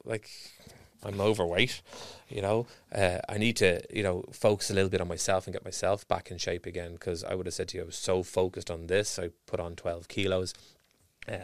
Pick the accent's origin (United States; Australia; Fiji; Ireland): Ireland; Being Irish, we're very emotional.